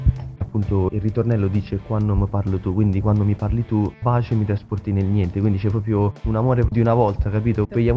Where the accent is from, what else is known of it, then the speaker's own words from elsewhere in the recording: Novara, Piedmont, Italy; vengo da Novara, ho 18 anni